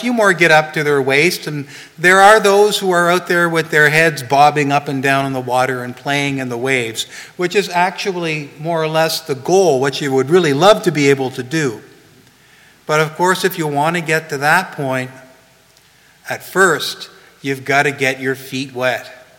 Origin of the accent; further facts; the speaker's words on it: Nova Scotia, Canada; I'm from Nova Scotia, and sometimes I get to go to the beach